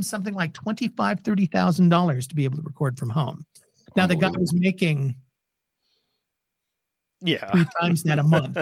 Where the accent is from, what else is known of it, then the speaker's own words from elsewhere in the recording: England, United Kingdom; because I went in there and I'm like, yes, I'm from England, you know, and this is the way that I talk